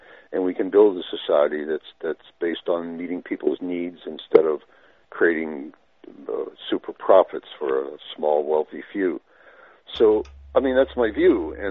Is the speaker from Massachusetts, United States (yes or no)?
yes; Boston, Massachusetts, United States; I grew up in Boston. That was the center of political fervor.